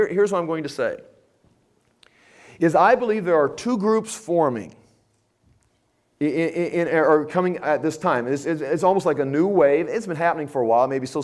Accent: United States; as an American, I see us having some problems.

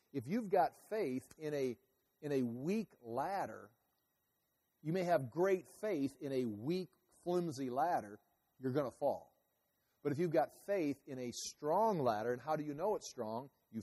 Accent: United States; born there; You know, I was born in America. We grew up in church.

